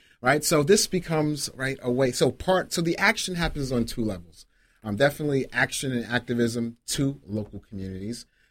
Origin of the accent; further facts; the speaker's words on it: Harlem, New York, United States; also born or lived in North New Jersey; So I'm originally from Harlem. You should know that. Also raised in North New Jersey, too.